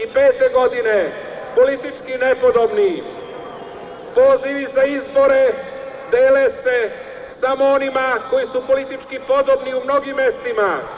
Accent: Takovo, Šumadija and Western Serbia, Serbia; Bio sam pre neki dan u izbornoj kampanji u mom zavičaju u Takovu na Ravnoj Gori.

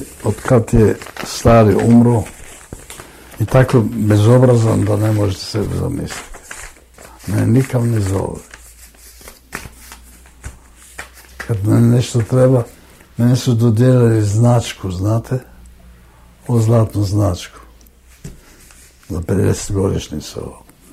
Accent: Vienna, Austria; born there; moved away; Ja sam rođen u Beču.

